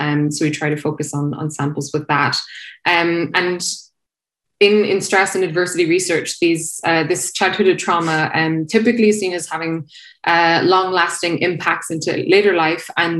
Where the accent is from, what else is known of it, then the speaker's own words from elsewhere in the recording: Ireland; I'm going to ramble. I'm Irish. I will ramble.